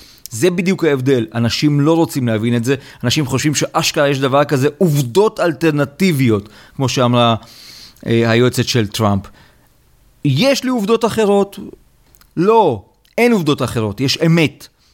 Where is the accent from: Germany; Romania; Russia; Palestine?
Romania; Hebrew is a second language; now in Israel; אני גדלתי במדינה לא דמוקרטית, אתה מכיר את הסיפורים שלי. הגבול הוא דק. ולמה רומניה של צ'אושסקו הייתה רומניה של צ'אושסקו? כי שיקרו לנו כל יום, כל היום